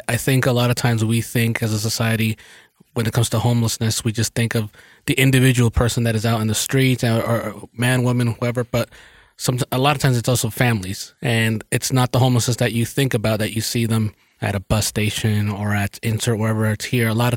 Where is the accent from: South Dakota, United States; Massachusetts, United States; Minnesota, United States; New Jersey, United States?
New Jersey, United States; I grew up in New Jersey, I grew up actually right across the river from New York City.